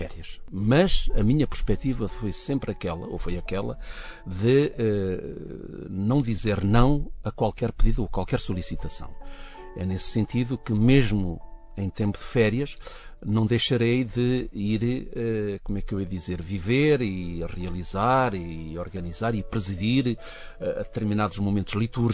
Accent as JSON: {"language": "Portuguese", "country": "Portugal", "said": "as festas lá da minha terra, em honra de Nossa Senhora da Piedade, que são sempre no segundo domingo de agosto, irei estar presente, lá está, como todo o orqueirense que se preze vai estar presente."}